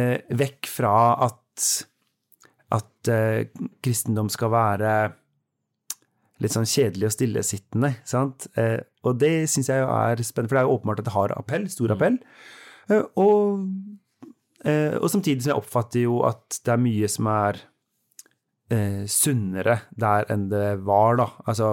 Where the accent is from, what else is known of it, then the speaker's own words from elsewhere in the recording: Oslo, Norway; I Oslo, der jeg kommer fra